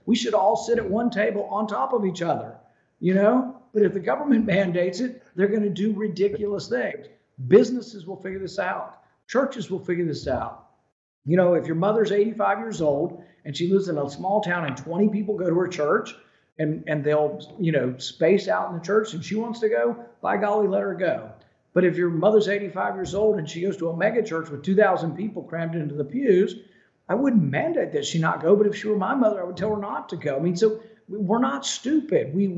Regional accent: Texas, United States; my family, you know, lives in Texas, and I grew up in Texas

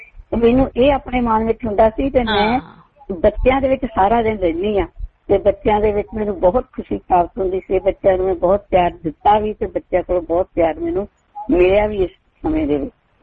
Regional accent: Sur Singh, Punjab, India; ਸਰਕਾਰੀ ਸਕੂਲ ਸਿੰਘ ਪਿੰਡ ਜਿਹੜਾ ਹੁਣ ਬੜਾ ਮਸ਼ਹੂਰ ਹੈ, ਵੈਸੇ ਸੁਰ ਸਿੰਘ ਪਿੰਡ ਹੁੰਦਾ ਸੀ, ਉੱਥੇ ਅਸੀਂ ਰਹਿੰਦੇ ਸੀ ਉਦੋਂ, ਤੇ ਉੱਥੇ ਸੁਰ ਸਿੰਘ ਵਿਚ ਸਕੂਲ ਨਹੀਂ ਸੀ ਹੁੰਦਾ

